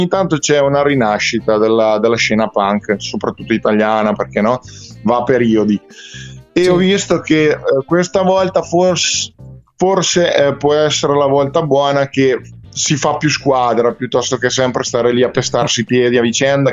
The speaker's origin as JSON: {"language": "Italian", "town": "Fano", "region": "Marche", "country": "Italy", "said": "Allora, Fano, provincia di Pesaro."}